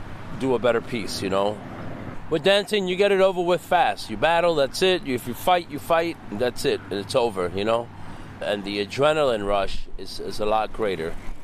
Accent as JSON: {"language": "English", "region": "New York", "country": "United States", "said": "I might battle someone from another borough and I'm from Spanish Harlem there, let's say from, you know, the Bronx or Brooklyn. And so for me, it would be like Manhattan is representing, you know."}